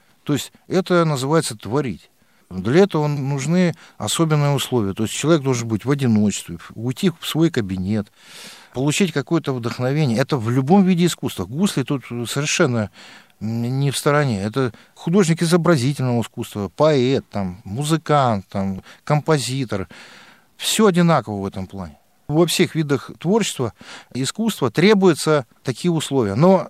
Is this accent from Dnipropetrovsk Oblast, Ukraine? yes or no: no; Zaporizhzhia Oblast, Ukraine; born there; Родился я в Запорожской области на Украине